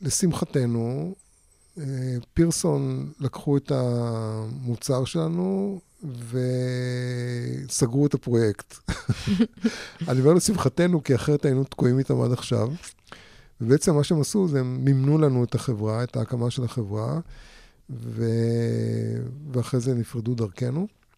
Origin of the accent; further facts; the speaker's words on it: Russia; now in Australia; אני הגעתי לאוסטרליה מרוסיה